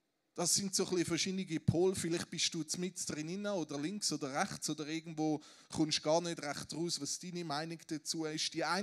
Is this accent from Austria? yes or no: no; Switzerland; ist das wirklich unsere Philosophie, wie wir als Schweizer unterwegs sind?